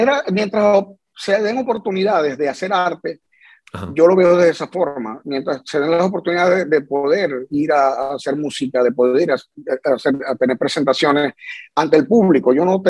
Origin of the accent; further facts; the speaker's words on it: Venezuela; now in United States; No, si quiero, muero por ir a mi tierra, primero a visitar a los míos.